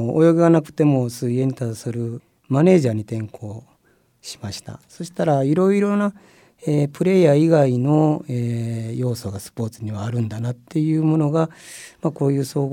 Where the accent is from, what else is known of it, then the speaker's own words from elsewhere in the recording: Nankoku, Kochi, Japan; 私は南国市東地の出身で、